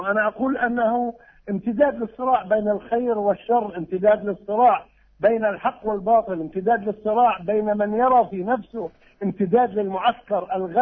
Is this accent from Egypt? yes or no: no; Palestine; نحن كفلسطينيين نقول أن هذا القرار لا يساوي الحذر الذي كتب به